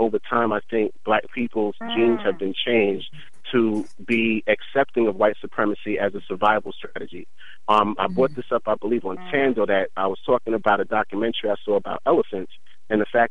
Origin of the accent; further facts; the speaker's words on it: Brooklyn, New York, United States; now in New Jersey, United States; I'm from Brooklyn, New York, and I live in Jersey.